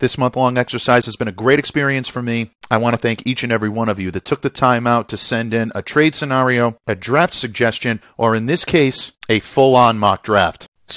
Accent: Rhode Island, United States; Rhode Island is my home state. It's where I live.

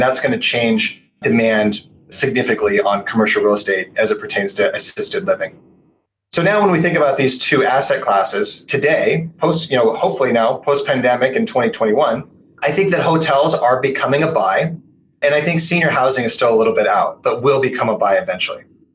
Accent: Portland, Oregon, United States; my hometown of Portland, Oregon

